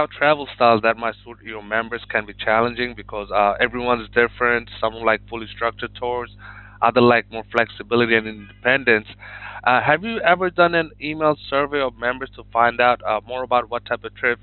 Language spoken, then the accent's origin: English; Ipswich, Queensland, Australia; Well, I'm sorry, Alan. I'm actually from Ipswich. I'm not familiar.